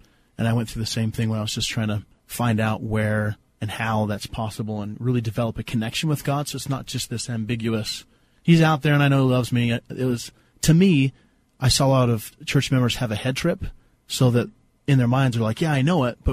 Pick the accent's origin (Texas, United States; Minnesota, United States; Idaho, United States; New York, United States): Idaho, United States; Like, I grew up in Idaho, and I've never been a person who was ever did anything like major drugs or gangs or.